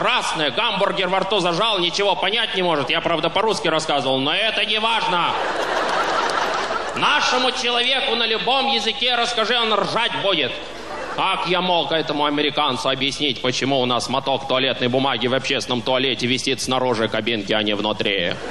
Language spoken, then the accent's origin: Russian; Russia; Я туда, как россиянин, больше не поеду